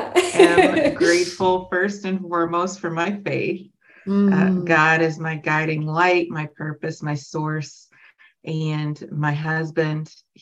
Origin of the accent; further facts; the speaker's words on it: California, United States; And I was born and raised in the Bay Area.